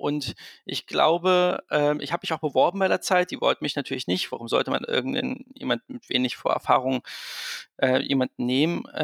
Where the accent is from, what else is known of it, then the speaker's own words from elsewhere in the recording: Thuringia, Germany; weil ich komme doch aus Thüringen